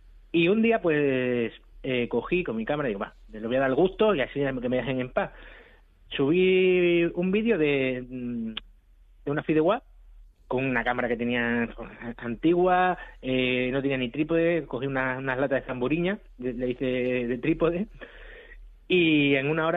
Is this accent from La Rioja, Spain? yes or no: no; Extremadura, Spain; yo soy extremeño y yo tengo que promocionar los productos de mi tierra